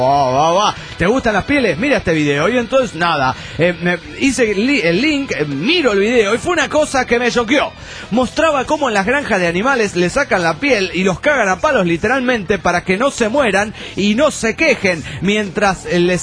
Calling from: Cochabamba, Bolivia; de Cochabamba, Bolivia.

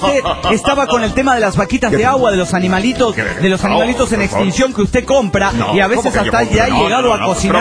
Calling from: Tuxtla Gutiérrez, Chiapas, Mexico; de Tuxtla Gutiérrez, Chiapas, México.

